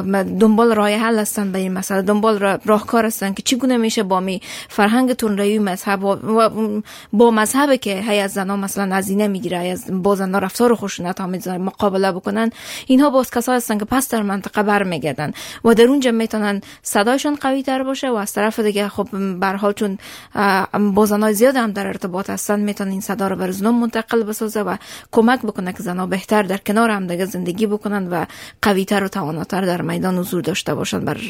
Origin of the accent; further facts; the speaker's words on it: Herat, Afghanistan; از افغانستان آمدم، از هرات آمدم.